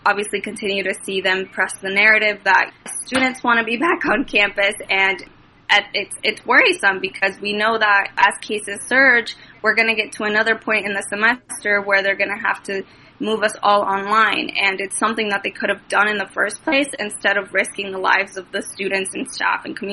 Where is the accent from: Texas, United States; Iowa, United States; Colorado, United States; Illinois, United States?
Iowa, United States; Des Moines; Yep, I am from Des Moines.